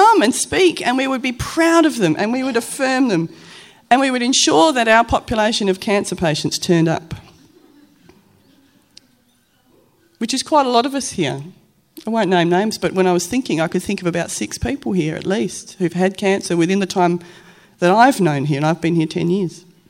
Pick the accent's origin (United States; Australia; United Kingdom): Australia; Morley, Western Australia; I grew up in Morley. And we all knew that we were just a little bit better than the people in Lockridge, because that was the next suburb.